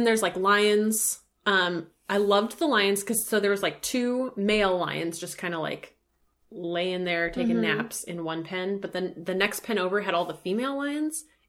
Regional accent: Washington, United States; So I grew up in Washington State. I'll say that first of all. So I had never heard of this thing before. I went to college here in Salem.

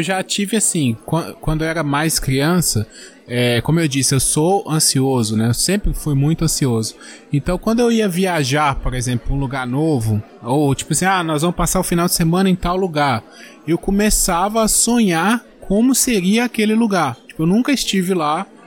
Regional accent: Minas Gerais, Brazil; Eu sou de Minas, interior de Minas. Eu cresci com a minha avó contando histórias, contando lendas e tal.

